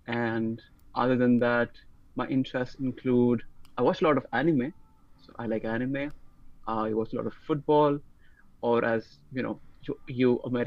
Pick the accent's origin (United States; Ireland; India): India; Lucknow, Uttar Pradesh; I'm from Lucknow in India. I'm 19 years old.